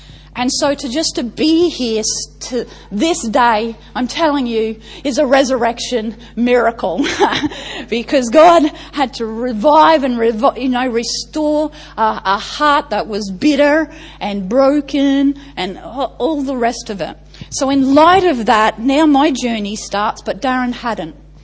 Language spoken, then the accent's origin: English; Australia; and I was ostracized because I'm Australian, they're New Zealand, they didn't want me in their family.